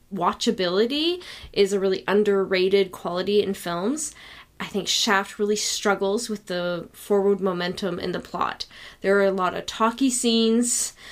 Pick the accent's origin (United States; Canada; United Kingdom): Canada; the fact that I'm a Canadian white lady and not a black man in the 70s.